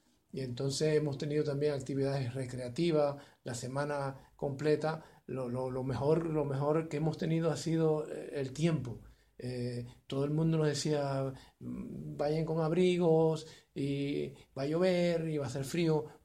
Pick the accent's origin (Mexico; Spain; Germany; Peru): Germany; queríamos decirles que venimos de Alemania, somos dos profesores